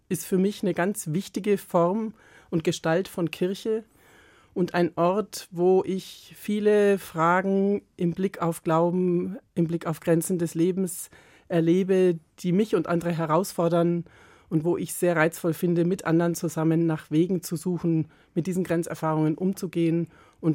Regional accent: Bad Tölz, Bavaria, Germany; accent: Bavarian; Ich bin in Oberbayern geboren, im schönen Bad Tölz, in Miesbach in die Grundschule gegangen, in Regensburg ins Gymnasium und habe 50 Jahre meines Lebens zumindest meinen ersten Wohnsitz in Bayern gehabt und in verschiedenen Regionen Bayerns gearbeitet.

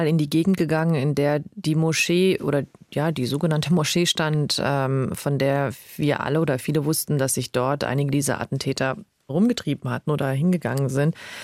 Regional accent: Morocco; now in Germany; Aber ich bin eben in Marokko bei einer Frau aufgewachsen, meiner Großmutter

